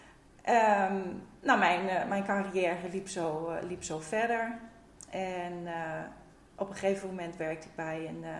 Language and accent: Dutch; Enschede, Overijssel, Netherlands; also born or lived in Warnsveld; En ik ben geboren in Warnsveld. En toen ik acht was, zijn wij verhuisd naar Enschede. En mijn ouders hebben hier een huis gebouwd.